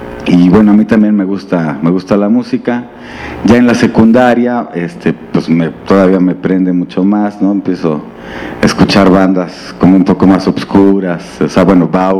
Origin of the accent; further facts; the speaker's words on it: Mexico City, Mexico; born there; Nací en la colonia en Popotla, ahí por el metro Tacuba, en Cuitláhuac.